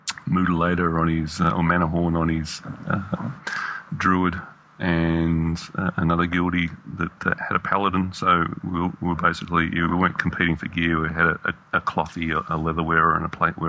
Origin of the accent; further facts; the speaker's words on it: Australia; I'm Australian, so we make words up down here